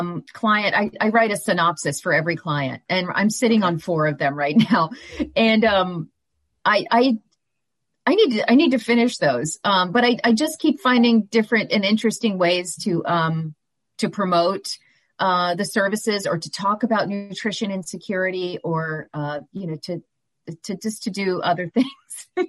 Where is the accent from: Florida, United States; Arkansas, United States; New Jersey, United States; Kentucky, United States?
Florida, United States; St. Petersburg; Born and raised in St. Pete.